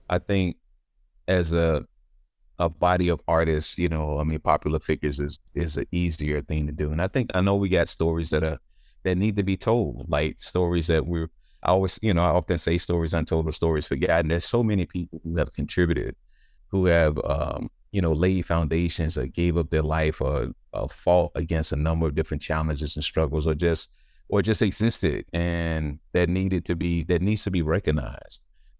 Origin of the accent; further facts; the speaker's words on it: Bible, Arkansas, United States; One, I grew up in Bible, Arkansas, but it was Mississippi County, Arkansas, one.